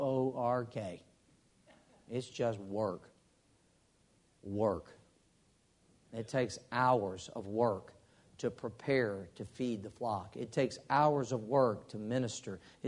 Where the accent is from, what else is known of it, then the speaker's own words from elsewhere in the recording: England, United Kingdom; I'm not Greek, I'm English, and I've got it right here.